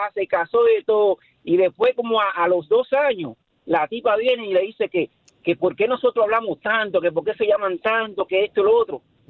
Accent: Dominican Republic; Nos criamos juntos, brother. 3 chamacos nos criamos juntos en Dominicana, en el barrio.

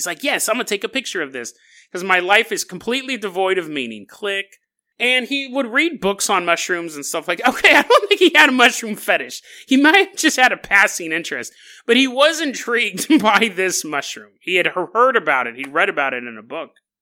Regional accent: California, United States; I grew up down there in Riverside County.

